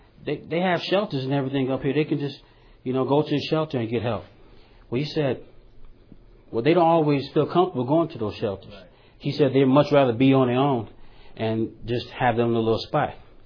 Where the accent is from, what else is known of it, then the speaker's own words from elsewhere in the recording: Chicago, Illinois, United States; Because for me, I grew up in Chicago, and therefore, I was desensitized toward homeless.